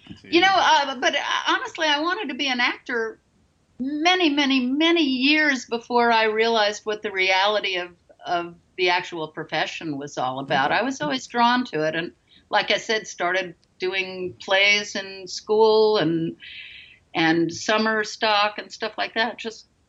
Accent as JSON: {"language": "English", "town": "Stamford", "region": "Connecticut", "country": "United States", "tie": "born or raised there", "also_born_or_lived": "Manhattan", "said": "I was born actually in Manhattan, but grew up mostly in Stamford, Connecticut."}